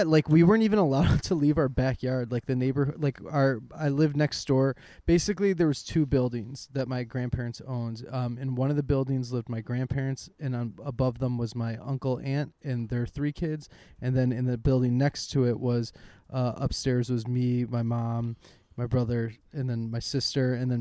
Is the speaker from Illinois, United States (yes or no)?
yes; Chicago, Illinois, United States; I'm from Chicago, Illinois. I was born in Ravenswood Hospital. I grew up on Foster and Western. that is where I was born and that's where I'm from.